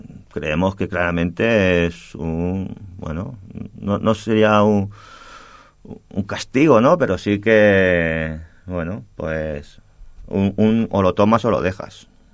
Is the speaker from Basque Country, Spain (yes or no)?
no; El Prat de Llobregat, Catalonia, Spain; vivimos en el Prat, somos del Prat, conocemos el Prat